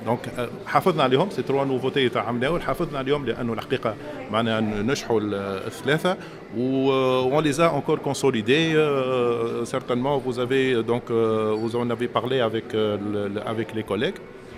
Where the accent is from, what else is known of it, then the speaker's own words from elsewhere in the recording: Tunisia; تعرفوا المشاكل نتاع الانرجي عندنا في تونس توا